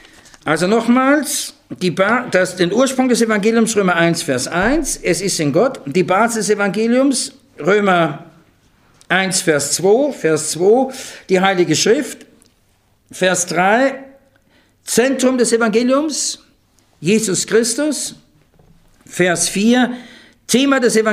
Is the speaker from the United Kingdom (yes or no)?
no; Austria; ich konnte als Österreicher vor der Wende viel leichter rüberfahren als die Bundesdeutschen.